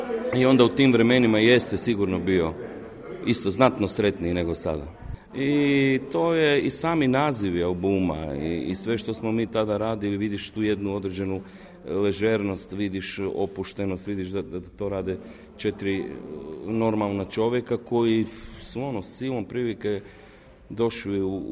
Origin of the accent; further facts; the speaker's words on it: Pula, Istria County, Croatia; Ja u svom životu, cijelom rođen sam u Puli